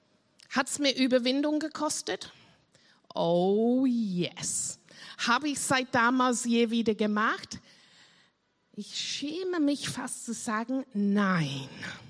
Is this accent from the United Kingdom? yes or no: yes; South West England, United Kingdom; ich bin in Cornwall aufgewachsen, aber am Bauernhof haben wir nicht viel Zeit gehabt